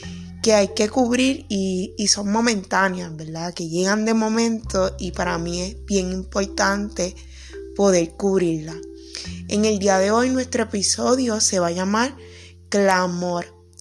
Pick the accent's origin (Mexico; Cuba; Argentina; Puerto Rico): Puerto Rico; yo soy puertorriqueña y vivo en esta isla llamada Puerto Rico